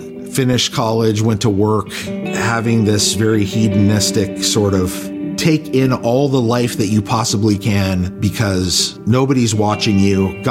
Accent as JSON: {"language": "English", "town": "San Fernando Valley", "region": "California", "country": "United States", "tie": "born or raised there", "said": "I had a very normal childhood. I grew up in the San Fernando Valley. My family was very big, very Italian."}